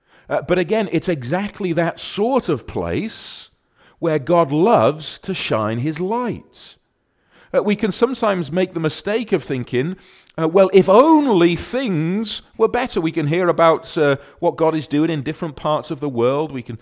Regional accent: Clydach, Wales, United Kingdom; I'm from Swansea. And then afterwards I might say, well, really, I'm from Clydach, but you don't know where Clydach is, do you?

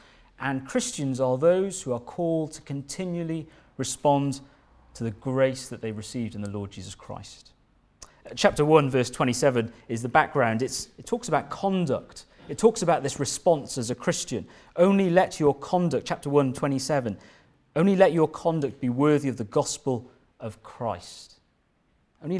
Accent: India; I like long films, as I come from India, and Indian films are very long

